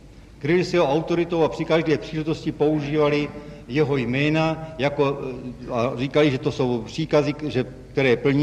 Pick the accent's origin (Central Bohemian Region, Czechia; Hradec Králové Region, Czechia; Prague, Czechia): Prague, Czechia; born there